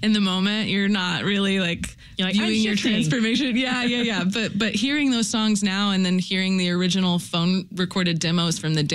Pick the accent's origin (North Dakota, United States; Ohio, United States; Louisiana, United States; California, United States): Louisiana, United States; She's like a home state hero. I'm from Louisiana.